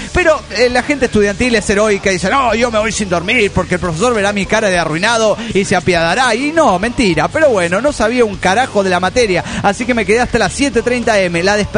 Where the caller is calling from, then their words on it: Cochabamba, Bolivia; Hola, soy … de Cochabamba, Bolivia.